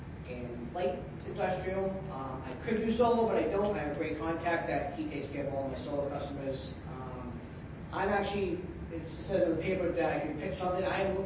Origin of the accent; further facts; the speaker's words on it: Webster, Massachusetts, United States; I'm a local guy. I grew up in Webster and Thompson my whole life